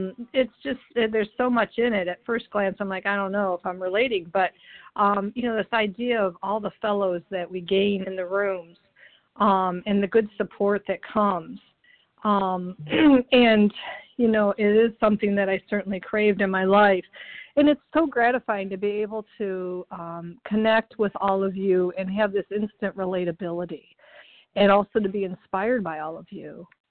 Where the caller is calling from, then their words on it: Ohio, United States; I am calling from Northwest Ohio, where we are awaiting the big blizzard.